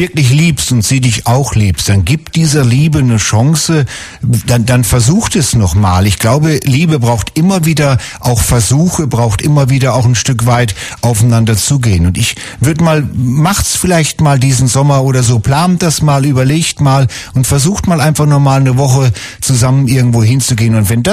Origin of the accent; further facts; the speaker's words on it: Fulda, Hesse, Germany; born there; da bin ich geboren, das kenne ich. Aus Fulda, ich bin in Fulda geboren, also das kenne ich.